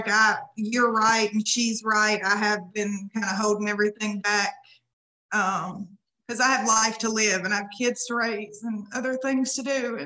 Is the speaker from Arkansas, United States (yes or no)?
yes; Arkansas, United States; I'm from Arkansas.